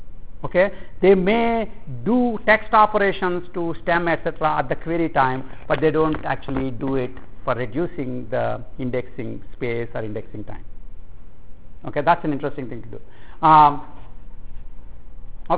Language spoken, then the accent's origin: English; India; I just say it because I'm an Indian, and you can yell at me later.